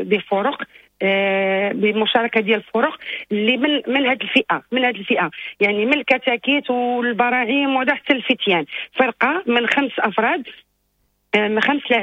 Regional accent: Marrakesh, Marrakesh-Safi, Morocco

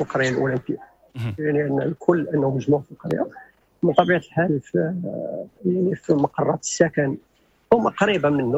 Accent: Morocco; حنا راه مغاربة كنبغيو على أننا نتجمعوا بيناتنا

